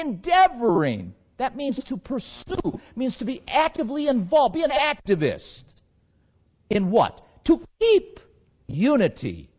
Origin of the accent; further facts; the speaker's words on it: Anatolia, Turkey; Because I came out of that background, you see. I'm from Asia Minor. I was brought up thinking that stuff was okay.